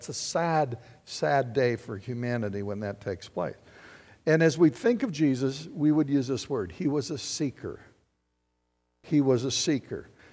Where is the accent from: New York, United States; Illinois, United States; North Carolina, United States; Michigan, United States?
Michigan, United States; Battle Creek; When I was a kid, growing up in Battle Creek, there's only about eight houses on our entire city block. It was a new development there in Springfield.